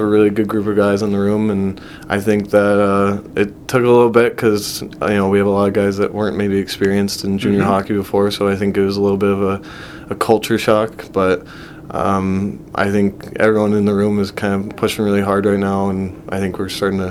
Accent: El Paso, Texas, United States; born there; also born or lived in Hawaii / Virginia / Montana; I was born in El Paso, Texas, and then I've kind of bounced everywhere from Hawaii to Virginia and Montana and just felt everywhere in between.

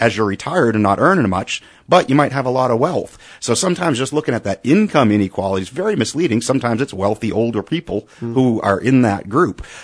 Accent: Boston, Massachusetts, United States; Now, I'm from Boston originally.

